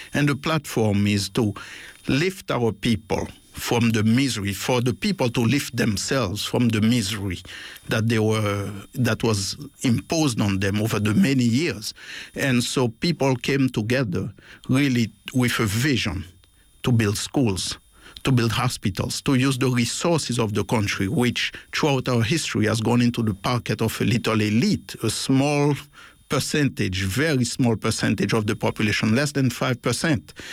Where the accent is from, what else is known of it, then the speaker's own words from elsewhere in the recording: Haiti; moved away; because growing up in Haiti, the few times that I grew up outside of Port-au-Prince, in a different city, and but every time I would go to Port-au-Prince